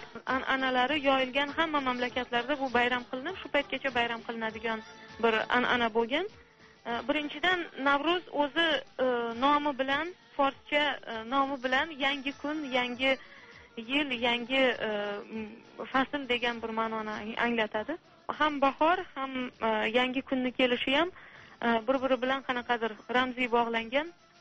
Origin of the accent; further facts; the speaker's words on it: Samarkand, Samarqand Region, Uzbekistan; Eroniy, onam tojiklar. Va Samarqandda hamma Eronilar turadigan mahallada yashaganmiz. O'sha mahallada tug'ilib o'sganman.